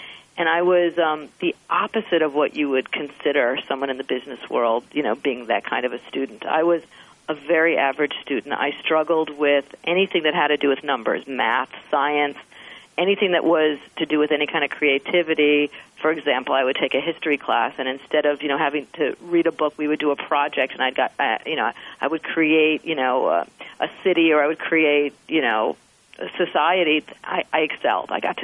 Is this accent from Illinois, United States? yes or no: yes; Wilmette, Illinois, United States; I was born in Wilmette, Illinois, which is about, you know, a half hour from the city